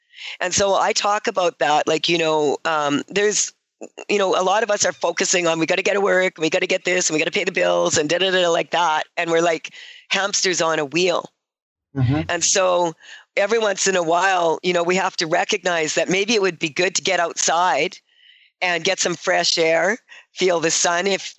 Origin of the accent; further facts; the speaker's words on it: Canada; people were even wearing shorts around here because we're Canadian.